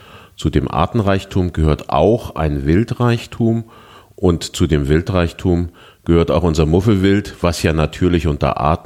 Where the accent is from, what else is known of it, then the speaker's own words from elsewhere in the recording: Eschwege, Hesse, Germany; born there; Also ich bin hier in Eschwege geboren, habe hier meine schulische Ausbildung gemacht, habe dann in Göttingen, das ist so unsere Hausuniversität, weil nur 50 Kilometer entfernt, studiert, Medizin studiert